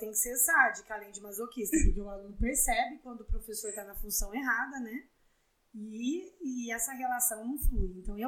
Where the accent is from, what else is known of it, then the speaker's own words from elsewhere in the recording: Franca, São Paulo, Brazil; E sou formada pela USP, trabalhei muitos anos em São Paulo, mas sou de Franca, regressei para cá